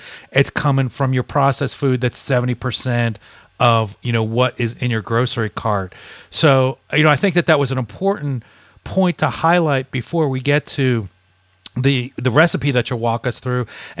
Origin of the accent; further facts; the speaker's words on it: Bronx, New York, United States; born there; I was born in the Bronx.